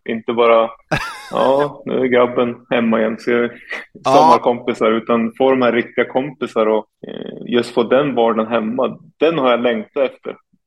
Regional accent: Timrå, Västernorrland County, Sweden; nu är jag hemma i Timrå och nu vill jag spela i så pass bra lag som möjligt

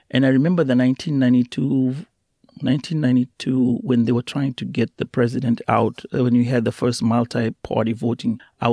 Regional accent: Mombasa, Mombasa County, Kenya; I come from Mombasa, and then I had to go back to Nairobi.

